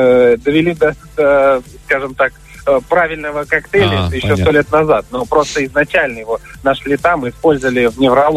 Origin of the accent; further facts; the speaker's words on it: Moscow, Russia; Нет, я сам из Москвы.